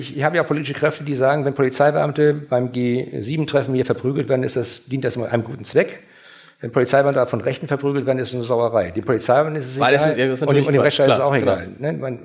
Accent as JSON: {"language": "German", "region": "Schleswig-Holstein", "country": "Germany", "said": "Wir sind aus Schleswig-Holstein auch gewöhnt, aufstrebende Vereine zu fördern."}